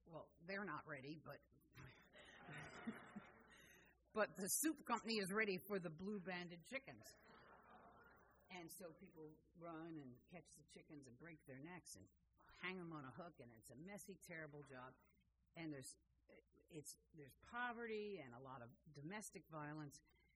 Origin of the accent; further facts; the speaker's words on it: New York, United States; and I'm a New Yorker.